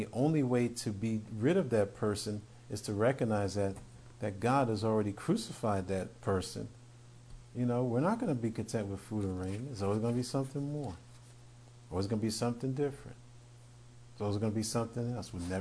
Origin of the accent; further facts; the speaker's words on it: New York, United States; When we grew up in New York, we had grapevines, Concord and green grapes, all along the sides of that metal fence.